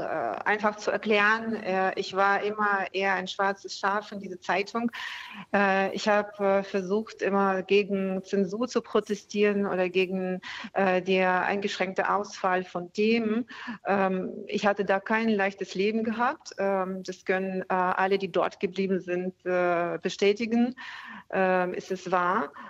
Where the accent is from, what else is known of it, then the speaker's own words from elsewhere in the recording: Lipetsk, Lipetsk Oblast, Russia; wie zum Beispiel meine Heimatstadt Lipezk